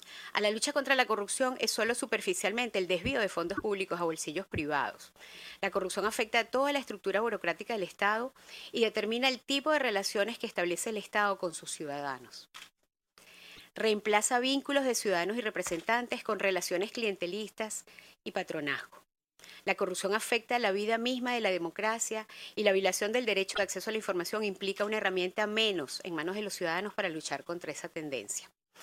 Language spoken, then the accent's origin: Spanish; Venezuela; expondré brevemente sobre la situación del derecho de acceso a la información pública en mi país. El derecho de acceso a la información pública es prácticamente inexistente en Venezuela.